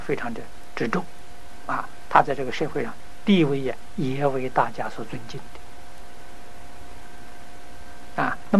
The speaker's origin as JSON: {"language": "Chinese", "country": "China", "said": "那么这也是我们中国人自古以来啊就与"}